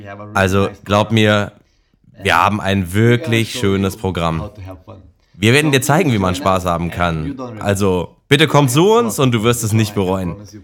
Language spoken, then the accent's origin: German; Lithuania; German is a second language; Es ist so ähnlich wie bei uns in Litauen.